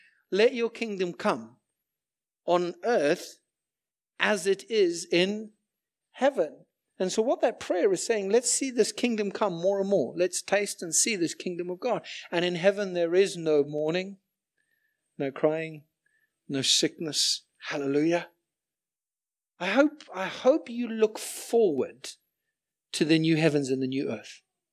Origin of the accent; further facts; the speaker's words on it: Zimbabwe; moved away as an adult; I grew up in Zimbabwe, spent my first 20 years there